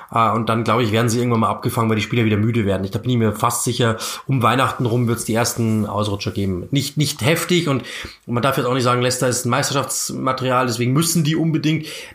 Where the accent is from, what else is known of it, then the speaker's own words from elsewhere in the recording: Germany; also ich glaube nach Norwich für mich als Deutscher